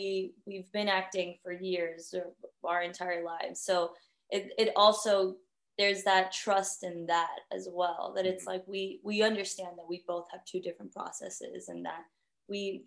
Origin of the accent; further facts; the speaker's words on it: Miami, Florida, United States; I am Mexican American, but I grew up with my Colombian side of the family. And I grew up in Miami.